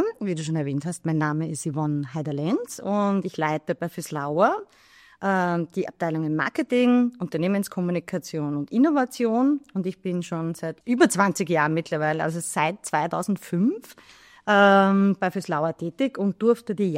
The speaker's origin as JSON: {"language": "German", "region": "Burgenland", "country": "Austria", "tie": "born or raised there", "said": "ich bin schon im Wasser aufgewachsen, am schönen Neusiedlersee."}